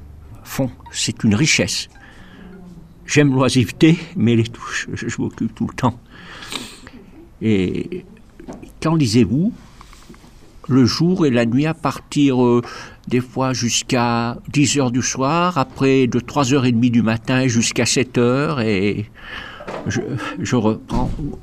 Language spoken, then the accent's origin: French; Morocco; moved away; c'est quand je suis arrivé du Maroc, un pays sec. Je voyais pas d'eau.